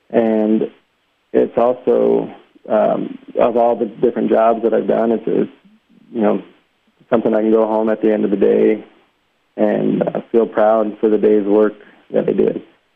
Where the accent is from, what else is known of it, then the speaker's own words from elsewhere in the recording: Tucson, Arizona, United States; also born or lived in Illinois; And so I grew up, I grew up in Tucson, but I'd spend my summers back there a lot of times.